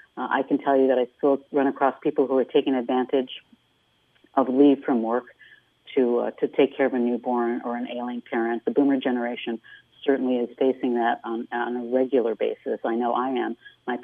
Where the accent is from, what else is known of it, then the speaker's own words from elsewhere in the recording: Hammond, Indiana, United States; it's one of the things I'm very passionate about my hometown of Hammond, Indiana.